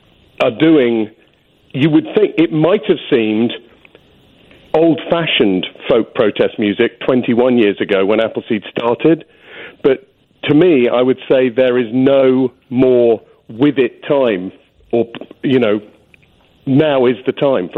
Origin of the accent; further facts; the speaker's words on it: England, United Kingdom; now in United States; I'm not American. I'm English, and I've lived here for a long time.